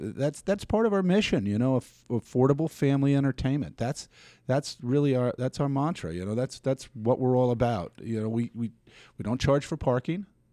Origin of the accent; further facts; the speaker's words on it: New York, United States; And well, I grew up here on Long Island, and, you know, as a young boy, I was an athlete and, you know, loved the game of baseball